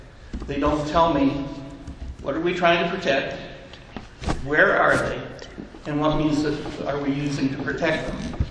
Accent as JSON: {"language": "English", "region": "Washington", "country": "United States", "said": "I'm from Central Kitsap. I live in Amatai. By training, I'm a geologist."}